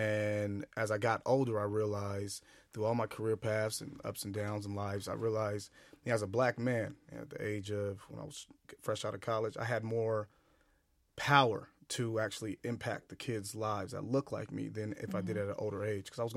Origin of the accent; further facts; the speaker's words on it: Los Angeles, California, United States; But growing up in L.A., I'm not from the Bay, right?